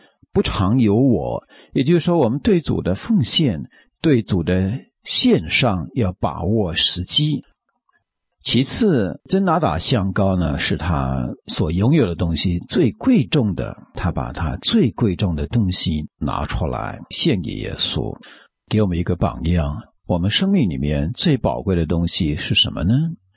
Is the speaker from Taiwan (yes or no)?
no; China; 可是我们中国人送礼呢，总是重视这个礼物的贵贱与否。